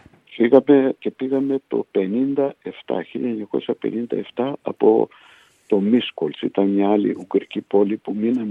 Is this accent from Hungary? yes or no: yes; Hungary; also born or lived in Poland; στην Πολωνία, εκεί παντρεύτηκαν οι γονείς μου και εκεί γεννήθηκα, στην Πολωνία, στην πόλη Κοζέλετ. Από εκεί σε ένα χρόνο μέσα μετακομίσαμε στην Ουγγαρία.